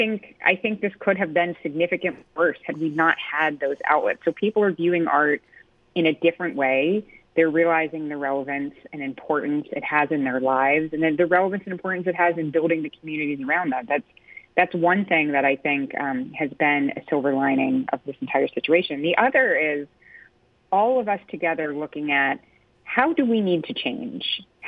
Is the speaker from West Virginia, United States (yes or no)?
yes; West Virginia, United States; now in Delaware, United States; And it's funny, I grew up in West Virginia, and there are not a ton of arts organizations there.